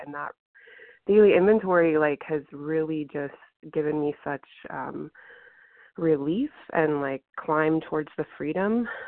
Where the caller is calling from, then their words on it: California, United States; I'm calling from Southern California.